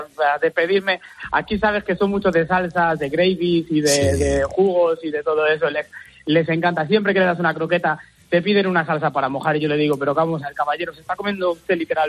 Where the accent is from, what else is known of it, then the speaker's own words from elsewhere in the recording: Toledo, Castilla-La Mancha, Spain; que yo soy de Toledo.